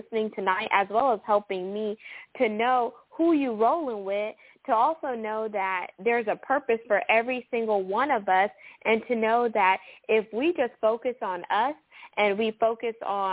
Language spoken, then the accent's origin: English; Houston, Texas, United States; Shout out H-Town. That's my hometown, y'all.